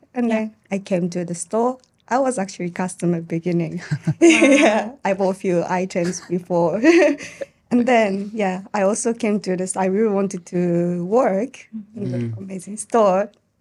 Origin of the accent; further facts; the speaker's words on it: Japan; English is a second language; but I grew up in Japan.